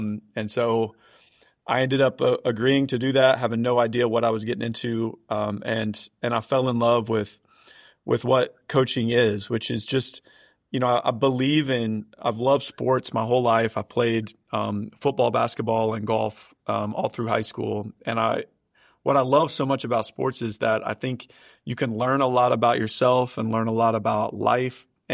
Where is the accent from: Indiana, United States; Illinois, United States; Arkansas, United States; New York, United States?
Indiana, United States; And I'm an Indiana kid myself. I grew up in Southern Indiana and I went to Ball State. So it's easy for me to relate to those kids in some ways as a born and raised Hoosier.